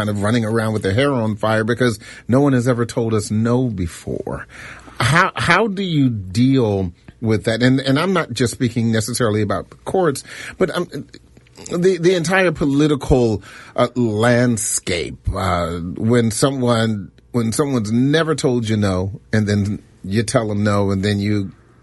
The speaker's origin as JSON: {"language": "English", "town": "Lanham", "region": "Maryland", "country": "United States", "tie": "born or raised there", "said": "Let's go to Dr. Herron, calling from Lanham, my hometown."}